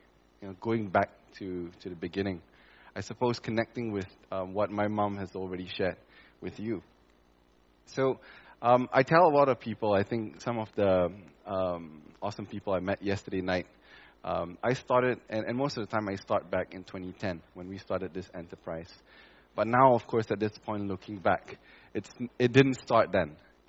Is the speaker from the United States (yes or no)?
no; Malaysia; We started being Malaysian with a lot of frustration. It's easy to get frustrated in this country, I suppose.